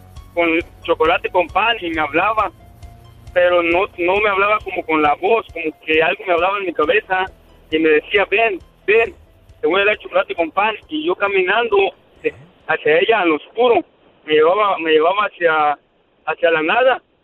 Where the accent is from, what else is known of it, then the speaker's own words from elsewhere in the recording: Michoacán, Mexico; Allá, yo soy de Terry, allá en Michoacán.